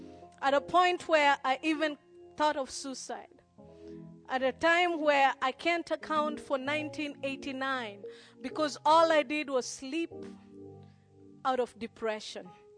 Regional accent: Nairobi, Kenya; As I said, I was born and raised in Nairobi. I'm the last born of 8 siblings.

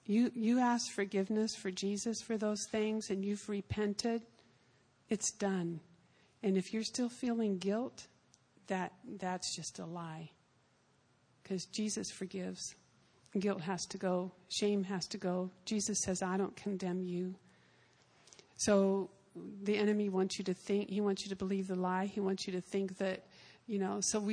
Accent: Arizona, United States; We used to burn ants with them, and scorpions, because I grew up in Arizona.

